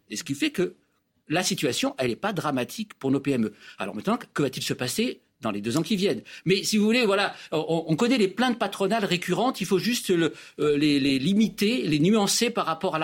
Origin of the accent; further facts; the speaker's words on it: south of France, France; dans ma région natale du sud de la France